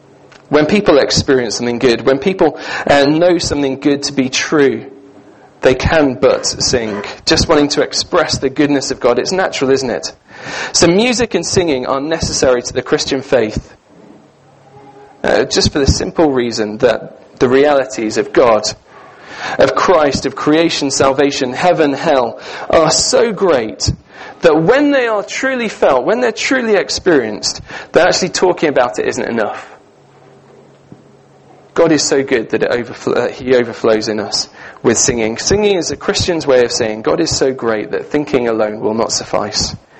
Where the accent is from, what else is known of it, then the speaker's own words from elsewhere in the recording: United Kingdom; You see, we fear that kind of emotional engagement with things because we're British.